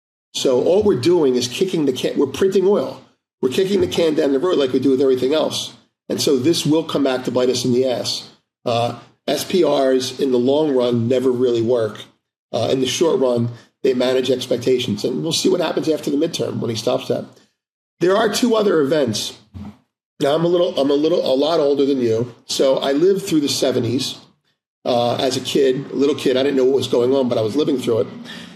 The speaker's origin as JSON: {"language": "English", "town": "Philadelphia", "region": "Pennsylvania", "country": "United States", "tie": "born or raised there", "said": "And I grew up in South Philly."}